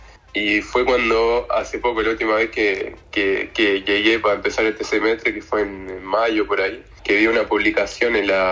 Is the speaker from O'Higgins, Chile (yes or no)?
yes; Graneros, O'Higgins, Chile; now in La Paloma, Uruguay; tengo 23 años y soy de Chile, de las 6 regiones, la ciudad específica Granero, Rancagua, que está en la zona central de Chile. Y eso ya hace 4 años más o menos que me vine a vivir a Uruguay y en La Paloma